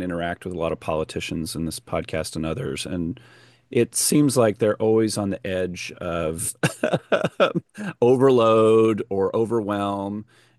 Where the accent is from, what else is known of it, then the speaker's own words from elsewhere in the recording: California, United States; That's what I miss now that I live here. I'm from Southern California.